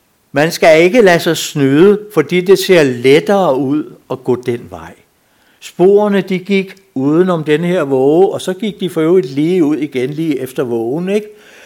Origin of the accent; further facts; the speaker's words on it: Snekkersten, Capital Region of Denmark, Denmark; Det var sådan i 40'erne, hvor vi havde isvintre. Jeg stammer ned fra Snekkersten.